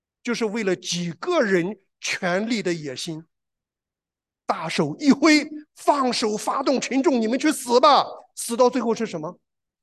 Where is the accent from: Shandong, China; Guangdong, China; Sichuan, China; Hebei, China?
Shandong, China; 我是山东人呐，住在沂蒙山边上一段时间。